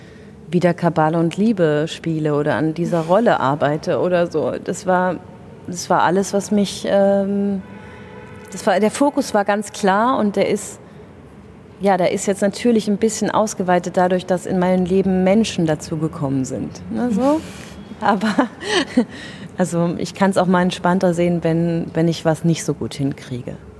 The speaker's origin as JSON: {"language": "German", "region": "Rhineland-Palatinate", "country": "Germany", "said": "Die wohnt nämlich noch in der schönen Pfalz, wo ich herkomme."}